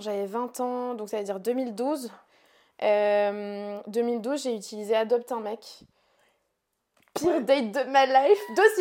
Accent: Paris, Île-de-France, France; je suis parisienne, mais en ce moment, j'en ai vachement marre de Paris.

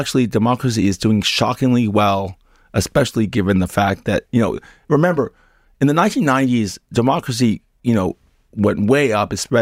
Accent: United States; in my home country, the United States, for us is an existential election.

